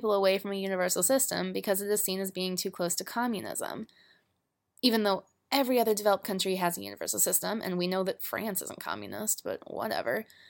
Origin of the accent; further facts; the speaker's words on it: United States; moved away as an adult; if I was sent back to America without it, I literally would not be able to have it. My home country wouldn't provide me with an organ-saving operation